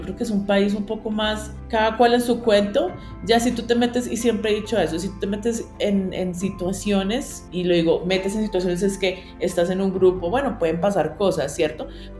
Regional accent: Colombia; born there; y además que yo nací en Colombia, como latinoamericano

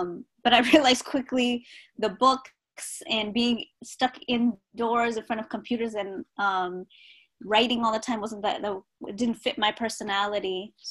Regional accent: St. Paul, Minnesota, United States; I'm from St. Paul, Minnesota. And originally, I'm Oromo. My dad is from Oromia, but I grew up in Minnesota, so I don't really speak Oromo. I spent my whole life in St. Paul.

